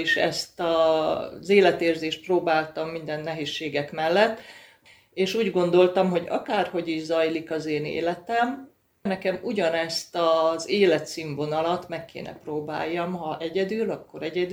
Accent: Budapest, Hungary; Gyakorlatilag 2 éves korom óta élek Budapesten, és 72 óta 11. kerületbe.

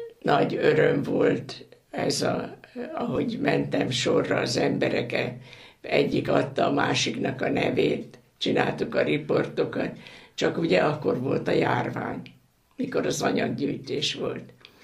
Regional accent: Balatonkenese, Veszprém County, Hungary; born there; Ugye hát én is itt születtem Kenesén

